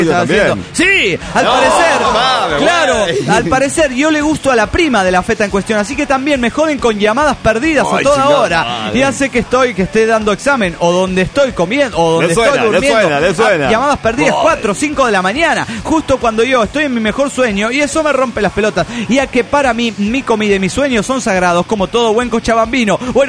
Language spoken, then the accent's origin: Spanish; Guayaquil, Guayas, Ecuador; de Guayaquil, Ecuador.